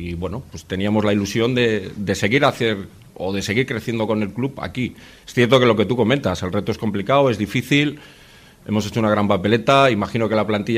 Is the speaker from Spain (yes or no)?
yes; Veranga, Spain; Yo soy de Veranga, de aquí al lado, he venido mil veces a ver al Charles